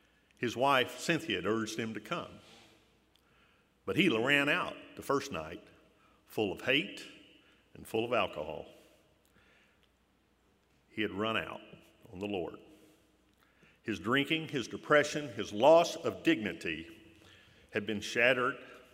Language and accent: English; East Prairie, Missouri, United States; Remember, I came from Lower East Prairie. Not Upper East Prairie, that's Dogwood. I came from Lower East Prairie.